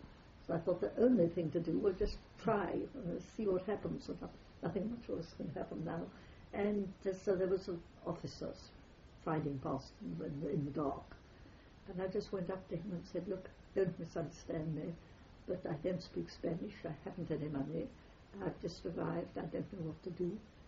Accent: United Kingdom; accent: British; Yes, because I've got an accent, a strong British accent

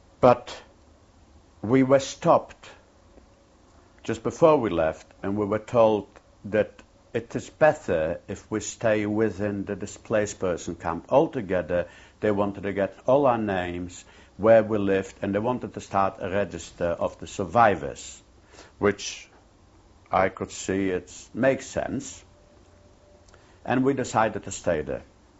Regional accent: Lodz, Łódź Voivodeship, Poland; English is a second language; moved away; We're all from Poland. Two of them were from Lodz, from my own town.

